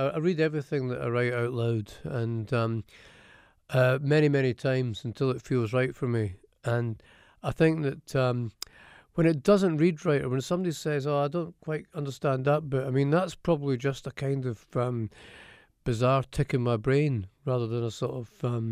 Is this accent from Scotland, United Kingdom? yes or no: yes; Edinburgh, Scotland, United Kingdom; And I notice that when I go home, as soon as I get into the taxi, my accent changes completely and it becomes a lot thicker. Yeah, I mean, I think I'm lucky that I've got a place. I've still got a house in Edinburgh